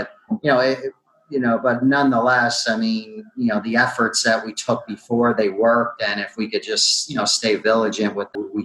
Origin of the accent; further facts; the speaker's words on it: Allentown, Pennsylvania, United States; So I grew up in the Allentown, Pennsylvania area. Most of my family is, you know, scattered throughout southeastern Pennsylvania between, you know, Allentown and Philadelphia.